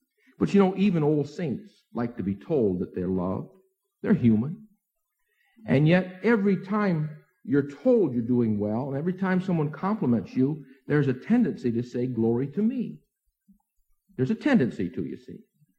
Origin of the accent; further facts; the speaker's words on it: Akron, Ohio, United States; My dad was telling me about a fellow I grew up with back in Akron First Church